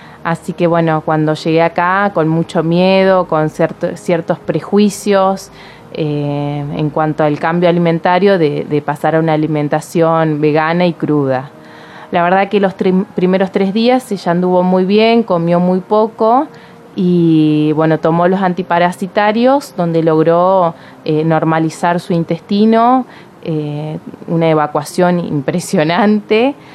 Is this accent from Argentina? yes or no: yes; Paraná, Entre Ríos, Argentina; Provengo de Paraná, Entre Ríos, tengo 31 años